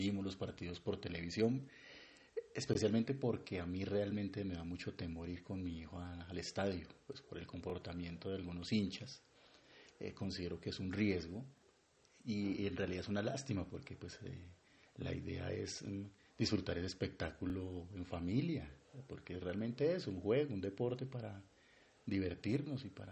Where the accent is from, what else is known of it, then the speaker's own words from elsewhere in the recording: Bogotá, Colombia; Los dos somos de acá de Bogotá